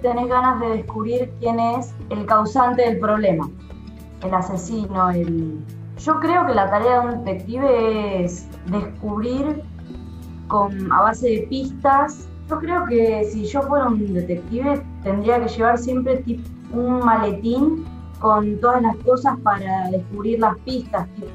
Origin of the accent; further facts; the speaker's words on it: Viedma, Río Negro, Argentina; soy de Viedma.